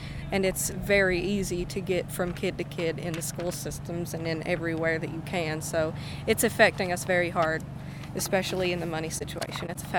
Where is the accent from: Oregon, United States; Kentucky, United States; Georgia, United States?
Kentucky, United States; Whitesburg; I'm 18 and I'm from Whitesburg, Kentucky.